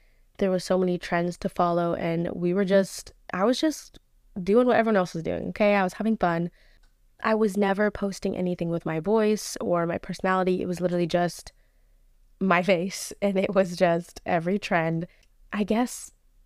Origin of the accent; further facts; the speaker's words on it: United States; I am Algerian fully. My parents are both from Algeria and I was raised in America.